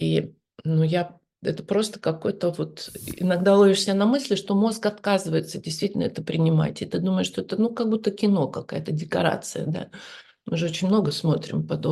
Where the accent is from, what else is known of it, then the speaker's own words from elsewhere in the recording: Novosibirsk, Novosibirsk Oblast, Russia; я же сама из Новосибирска, в принципе, мне, в общем-то, понятно